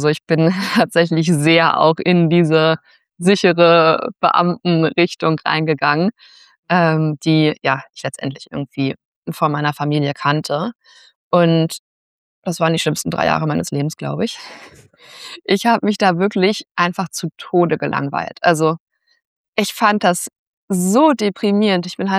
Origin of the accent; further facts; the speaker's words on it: Berlin, Germany; Ich bin in Berlin aufgewachsen, so Stadtrand, super privilegiert. Also Beamtenfamilie, Einfamilienhaus, alles irgendwie immer schön gewesen sozusagen.